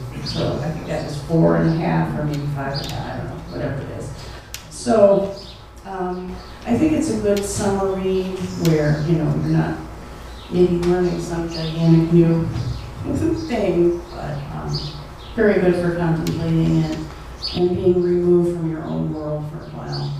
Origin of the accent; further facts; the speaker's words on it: New England, United States; I'm from New England